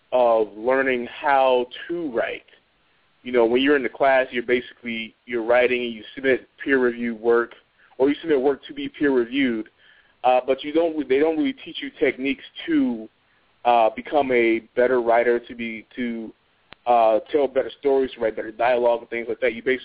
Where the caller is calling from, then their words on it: Chicago, Illinois, United States; But I'm calling from Chicago, Illinois.